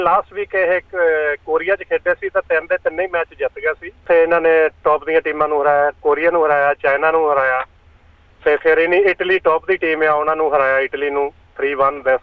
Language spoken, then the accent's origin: Punjabi; Dasanjh Kalan, Punjab, India; now in Sydney, Australia; ਹਾਂਜੀ, ਸਾਡਾ ਪਿੰਡ ਹੈਗਾ ਜੀ ਦਸਾਂਝ ਕਲਾਂ, ਅਤੇ ਅਸੀਂ ਇੱਥੇ ਵੁੱਡਕ੍ਰਾਫਟ ਸਿਡਨੀ 'ਚ ਰਹਿੰਦੇ ਹਾਂ।